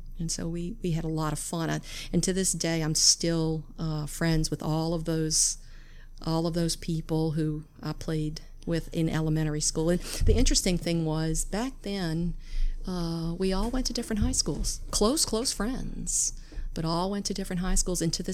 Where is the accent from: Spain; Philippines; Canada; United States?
United States; Metairie, Louisiana; also born or lived in Lakeview, New Orleans; I grew up initially in Lakeview. And when I was a little girl, we moved to Metairie when I was about 10 years old.